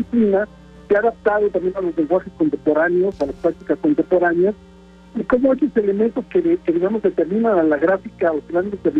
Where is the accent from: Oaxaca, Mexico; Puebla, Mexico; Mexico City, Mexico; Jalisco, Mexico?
Oaxaca, Mexico; Juchitán; yo, que vengo de la comunidad de Cuchitán, ahí en el mismo de Tehuantepec.